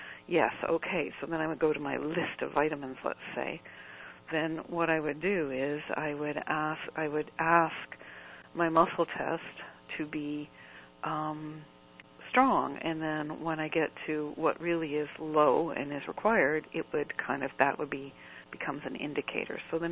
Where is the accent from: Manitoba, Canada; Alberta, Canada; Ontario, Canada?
Ontario, Canada; Uxbridge; And I'm from Uxbridge, Ontario, born in Toronto, but living in Uxbridge, Ontario.